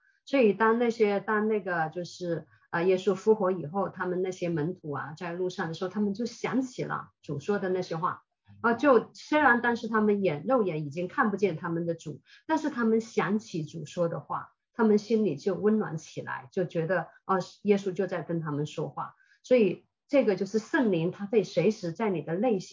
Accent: China; 那就我们中国人讲事事不顺哈，好像也有点道理

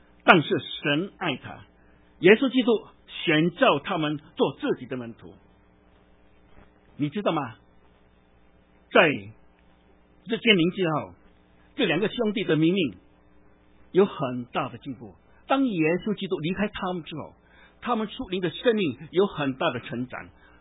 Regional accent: China; 特别我们中国人，或者在说从大陆来的

